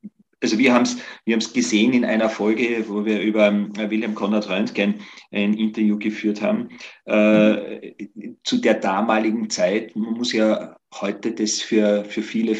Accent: Austria; als Österreicher

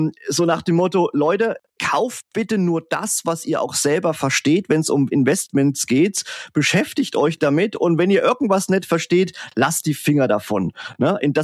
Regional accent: Leipzig, Saxony, Germany; born there; also born or lived in Thuringian Forest; bin in Leipzig schon geboren, ne? Und ich wohne jetzt und lebe auch jetzt hier wieder. Aber ich kann und will gar nicht abstreiten, dass ich 20 Jahre auch im Thüringer Wald gewohnt habe

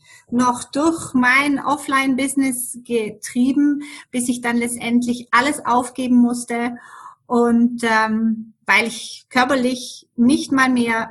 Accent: Germany; moved away as an adult; now in Switzerland; Ich lebe in der schönen Schweiz seit 28 Jahren. Wie man das hören kann, bin ich in Deutschland aufgewachsen und bin als Skilehrerin damals hier in die Schweiz gekommen und nie wieder zurückgegangen.

